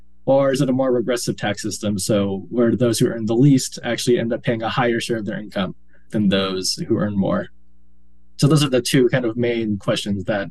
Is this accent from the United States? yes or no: yes; Hillsboro, Oregon, United States; moved away as an adult; now in Washington, United States; Yes, I do. So I grew up in Oregon. I grew up in Hillsboro, Oregon, just outside of Portland. I attended the University of Oregon.